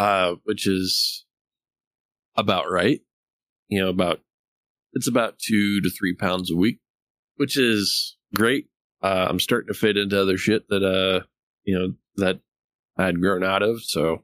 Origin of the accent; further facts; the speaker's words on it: Oklahoma, United States; I come from Oklahoma. This is nothing.